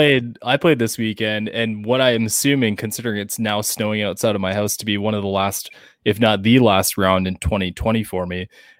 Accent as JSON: {"language": "English", "region": "Ontario", "country": "Canada", "said": "I'm an importer from Ontario"}